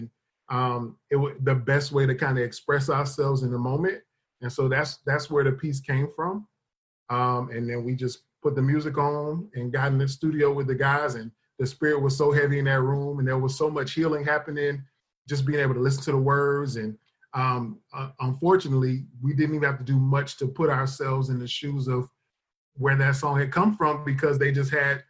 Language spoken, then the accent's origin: English; Miami, Florida, United States; now in Winston-Salem, United States; I am originally from Miami, Florida, currently living in Winston-Salem, North Carolina.